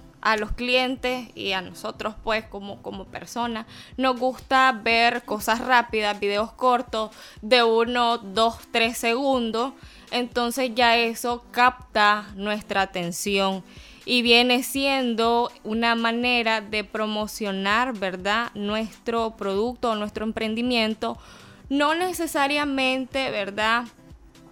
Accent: Nicaragua; nosotros como nicaragüenses nos destacamos como personas creativas, personas innovadoras

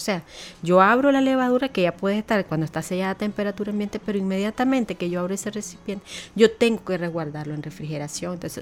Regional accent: Nicaragua; muchas veces, como Nica, decimos, vamos a consumir el famoso roncito que no puede faltar en la mesa navideña

